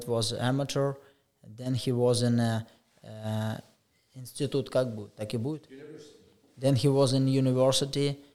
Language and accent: English; Ukraine; English is a second language; No, I came from Ukraine.